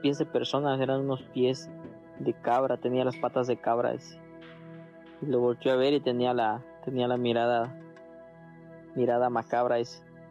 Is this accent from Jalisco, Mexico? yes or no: no; Chetumal, Quintana Roo, Mexico; soy de aquí de Chetumal. Actualmente vivo por ahí cerca